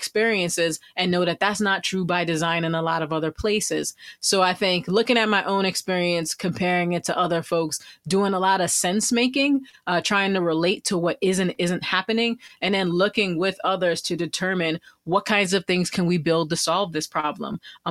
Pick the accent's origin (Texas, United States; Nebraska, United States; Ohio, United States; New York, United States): New York, United States; Brooklyn; it all for me started growing up near Prospect Park in Brooklyn, New York